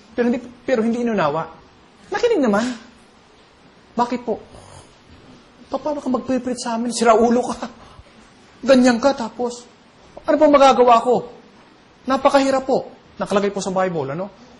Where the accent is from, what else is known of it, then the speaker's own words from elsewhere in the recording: Bicol Region, Philippines; yung pong kaunahang na bayan ng Bicol, yung pong bayan namin.